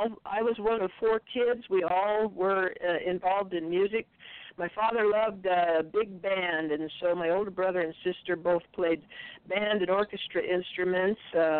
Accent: Oregon, United States; Yes, I grew up on the Oregon coast. That's about as far west as you can get.

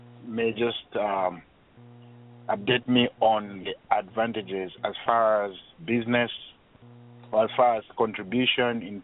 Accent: Zambia; now in United States; Being an American citizen, and also a Zambian, which I know that they have.

